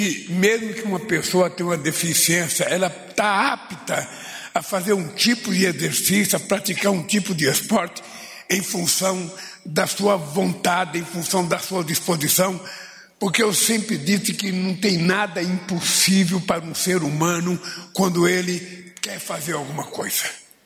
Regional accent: Pernambuco, Brazil; born there; also born or lived in Santos; Tá certo que a terra onde eu nasci, em Pernambuco, não tinha rio, não tinha praia onde eu nasci, e tinha um açude pequenininho

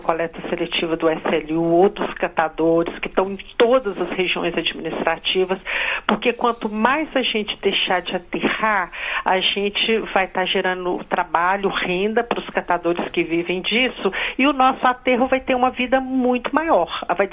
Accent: Pompéu, Minas Gerais, Brazil; born there

